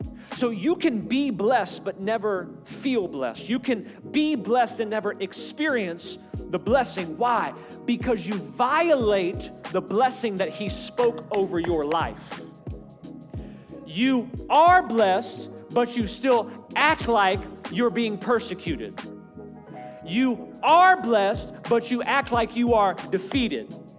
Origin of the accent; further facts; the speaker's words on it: United States; it's almost an expectation that I should be blessed because I grew up in America.